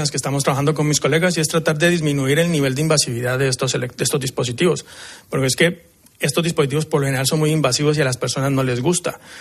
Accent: Colombia; yo soy de Colombia, vivo acá.

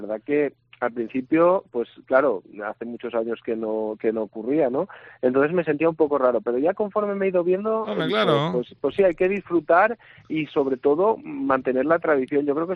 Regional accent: Valencian Community, Spain; nos reuníamos para celebrar todo lo que nos define como valencianos

